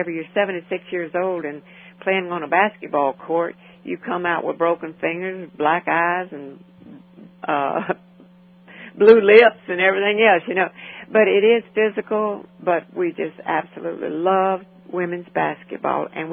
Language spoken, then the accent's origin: English; Louisiana, United States; We seldom ever play in Louisiana. I'm from Louisiana, as you can guess, I'm sure, by my accent.